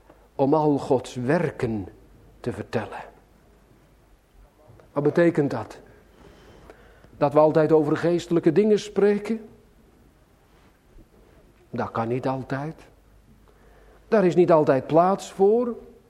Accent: Sliedrecht, South Holland, Netherlands; born there; Sliedrecht, mijn geboorteplaats

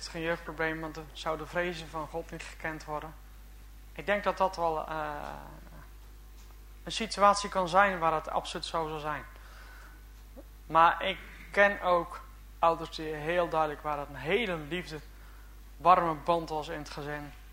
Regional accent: Ouddorp, South Holland, Netherlands; Van, ik kom van Ouddorp vandaan.

